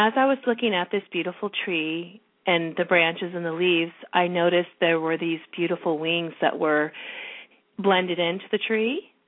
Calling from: California, United States; I'm calling from California this morning.

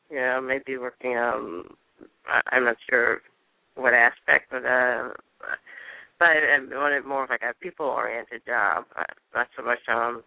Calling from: New Jersey, United States; New Jersey.

